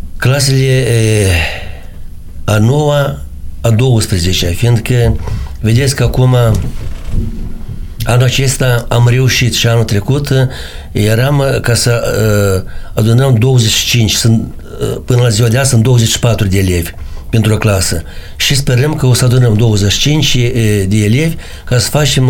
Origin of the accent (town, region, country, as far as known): Peresecina, Orhei District, Moldova; born or raised there